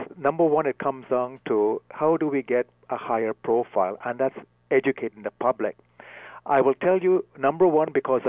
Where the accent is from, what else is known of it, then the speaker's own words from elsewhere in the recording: Trinidad & Tobago; now in Canada; being a young man growing up in Trinidad in the West Indies, people ate well, we exercised quite frequently, the weather was warmer, and when I came to Canada